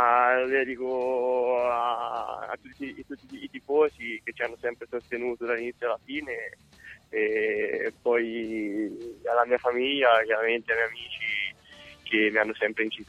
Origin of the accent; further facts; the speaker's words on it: Tuscany, Italy; born there; Io sono anche nato in provincia di Siena